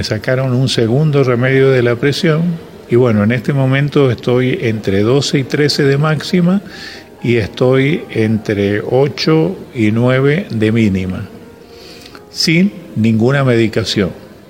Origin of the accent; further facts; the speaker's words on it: Mendoza, Argentina; soy mendocino.